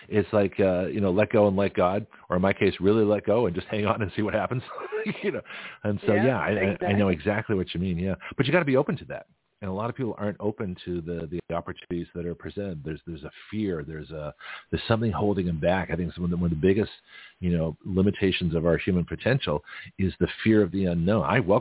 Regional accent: Canada; born there; We had a truly international show because I'm Canadian by birth.

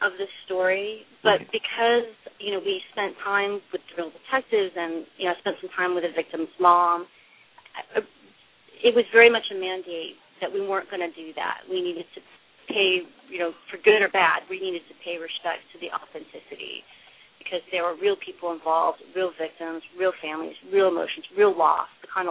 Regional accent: Indiana, United States; I grew up in Indiana. I didn't grow up in L.A.

